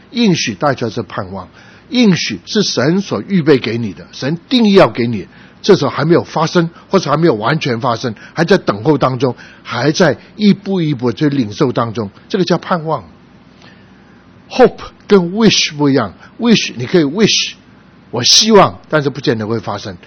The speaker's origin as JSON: {"language": "Chinese", "region": "Guangdong", "country": "China", "lives_now": "United States", "said": "因为我是广东人"}